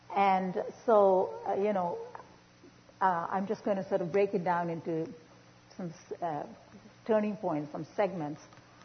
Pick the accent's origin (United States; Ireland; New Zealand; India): India; Even though Sundar and I grew up in India, culturally we grew up in very different homes.